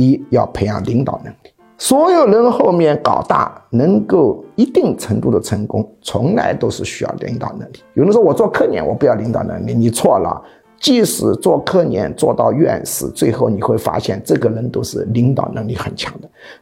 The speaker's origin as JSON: {"language": "Chinese", "town": "Yichun", "region": "Jiangxi", "country": "China", "tie": "born or raised there", "also_born_or_lived": "Shanghai", "accent": "Shanghai, Yichun and Nanchang", "said": "我虽然是江西宜春长大的啊，但是我在上海小时候也待了7年，所以有上海口音，又有宜春口音，又南昌口音"}